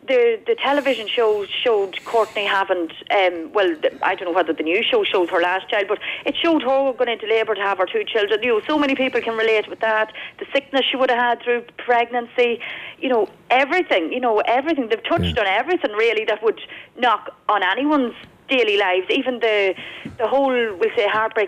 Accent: County Monaghan, Ireland; Edged outside Clonus, oh God.

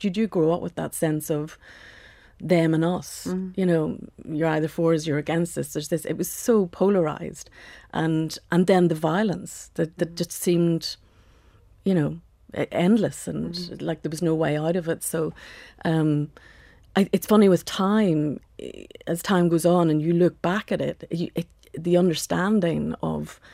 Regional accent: Northern Ireland, United Kingdom; I grew up outside of Belfast, and I grew up in a housing estate. And it was very divided. And I grew up in a Protestant housing estate on the fringes of Belfast.

